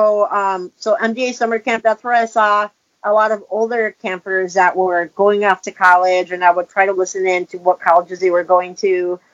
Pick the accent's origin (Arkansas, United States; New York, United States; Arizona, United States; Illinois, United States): Illinois, United States; Cicero; I think as a child, even though I grew up in Chicago, in the Chicagoland area, I grew up in Cicero.